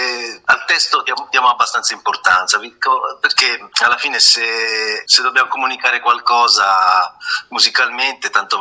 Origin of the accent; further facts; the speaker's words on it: Arcola, Liguria, Italy; siamo Arcola, però è vicinanza, via. Arcola, Sarzana, Carrara.